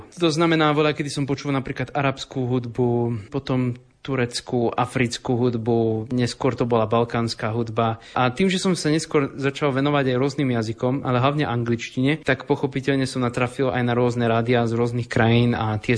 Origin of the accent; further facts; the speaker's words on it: eastern Slovakia, Slovakia; pochádzam z východného Slovenska, tak je jasné, že rusínčina nášmu dialektu je veľmi blízky jazyk.